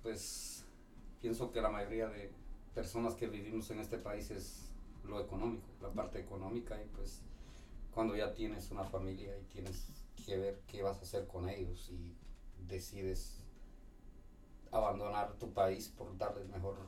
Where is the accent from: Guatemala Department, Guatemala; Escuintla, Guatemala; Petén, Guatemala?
Guatemala Department, Guatemala; Guatemala City; moved away; Yo soy de la ciudad de Guatemala. Y pues al norte de la ciudad de Guatemala.